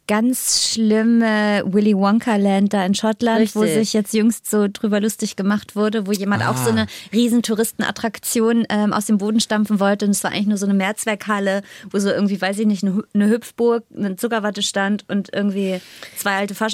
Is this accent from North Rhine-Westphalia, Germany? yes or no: no; Hesse, Germany; Nee, ich bin Hessin.